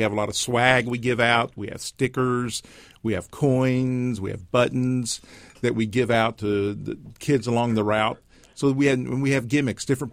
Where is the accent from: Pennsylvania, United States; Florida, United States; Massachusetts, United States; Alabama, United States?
Alabama, United States; I grew up in the Deep South in a town where Mardi Gras was started, and I'd always wanted to be in a parade group.